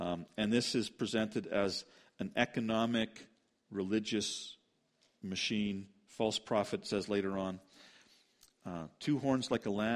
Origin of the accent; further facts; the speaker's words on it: Canada; And I love the fact that I'm Canadian, but that is not my first citizenship.